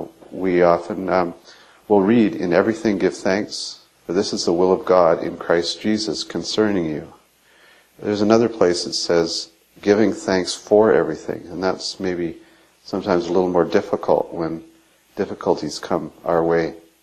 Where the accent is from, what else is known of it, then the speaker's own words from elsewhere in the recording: Canada; even though we're very Canadian and polite.